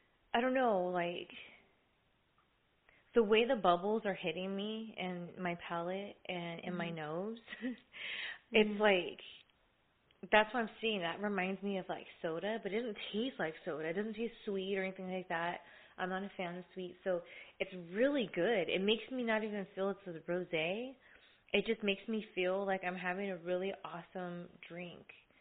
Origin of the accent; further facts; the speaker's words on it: California, United States; Until then … from Cali.